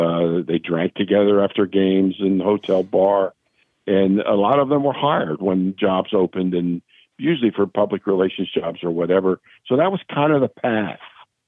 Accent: Hershey, Pennsylvania, United States; I grew up in Pennsylvania, Hershey, Pennsylvania.

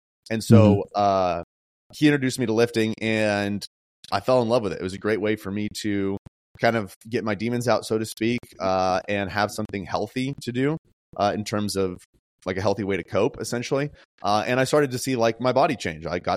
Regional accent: Colorado, United States; this was in North Dakota, so I was far away from home. I'm from Colorado.

